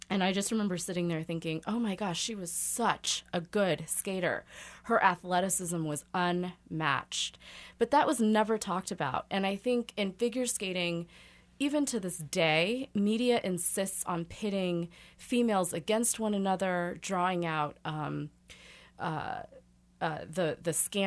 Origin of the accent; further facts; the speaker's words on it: Kansas City, United States; because I was from Kansas City, not from a great, club that was known for good skaters.